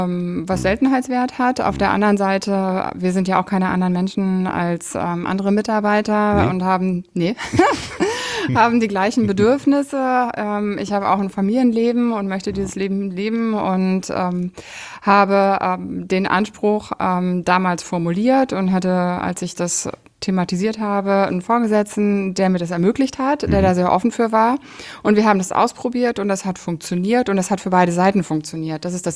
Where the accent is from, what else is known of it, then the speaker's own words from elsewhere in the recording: East Germany, Germany; Ich bin im Osten aufgewachsen. Ich bin mit einem anderen Modell aufgewachsen, damit auch mit einem anderen Umfeld.